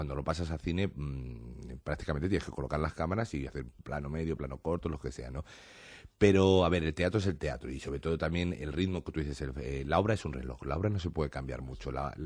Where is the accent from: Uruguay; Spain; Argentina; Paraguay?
Spain; Somos actores españoles, en un sentido somos latinos, como los italianos, tenemos una serie de gestos muy distintos